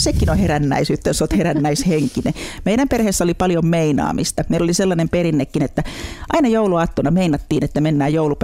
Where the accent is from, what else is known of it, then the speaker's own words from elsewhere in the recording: Seinäjoki, South Ostrobothnia, Finland; Mun isäni on siis lähtöisin Ylistarosta, sukujuuret on Lapualla ja äiti on sitten Järviselulta Alajärveltä. Ja Seinäjoella ihan kerrostalossa asfalttipihalla, se oli mun leikkipaikka